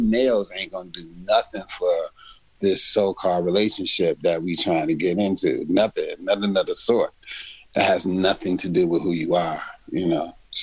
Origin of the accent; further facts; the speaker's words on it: Chicago, Illinois, United States; I'm from Chicago, so I'm a house head.